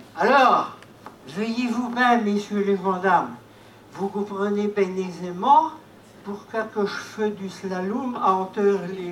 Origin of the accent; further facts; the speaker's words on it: Brest, Brittany, France; Nous, on est de Brest, pourquoi? Ah ben, Brest, ben.